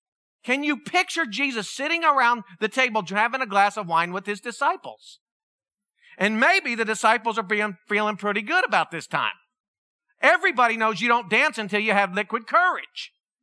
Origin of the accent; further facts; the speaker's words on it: Pennsylvania, United States; I grew up in Pennsylvania. We went up on a class trip.